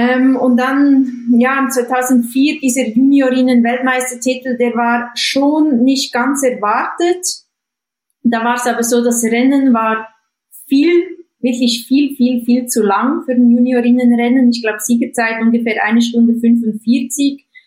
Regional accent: Jura, Switzerland; Also ich komme nicht aus den Alpen, ich komme aus dem Jura, da ist halt ein bisschen weniger touristisch begangen

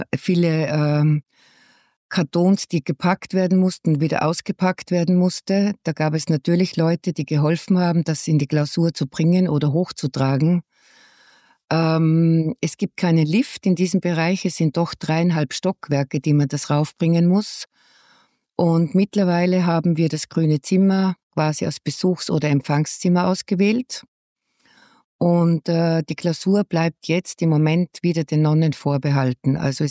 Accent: Salzburg, Austria; Also, ich bin ein waschechter Stierwascher, ein Salzburger Stierwascher, geboren und aufgewachsen in Salzburg in der Stadt und habe dann die Volksschule besucht in Liefering

